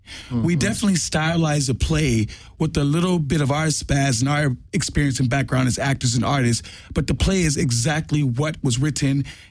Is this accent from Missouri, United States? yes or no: no; Los Angeles, California, United States; and he's from Atlanta, I'm from Los Angeles, so we come from different backgrounds. I grew up in foster care, very different backgrounds.